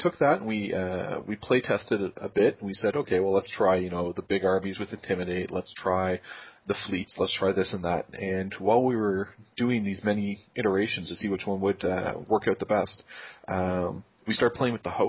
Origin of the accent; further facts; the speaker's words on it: Canada; as a Canadian